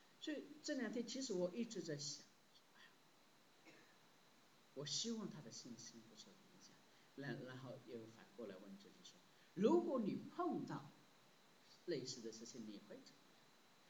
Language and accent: Chinese; China; 特别是我们中国人说，美国为什么自己要扮演世界警察的这个角色呢？